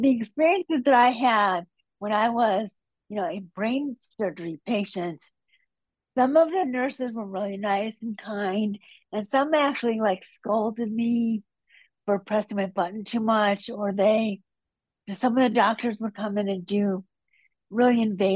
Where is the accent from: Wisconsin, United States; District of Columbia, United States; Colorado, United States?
Wisconsin, United States; That's actually a really good question, because I grew up in Wisconsin.